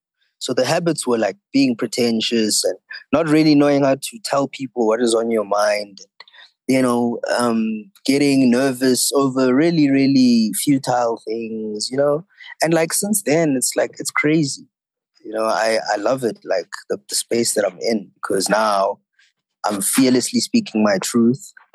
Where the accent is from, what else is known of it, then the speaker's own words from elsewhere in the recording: Johannesburg, Gauteng, South Africa; And I grew up in Johannesburg.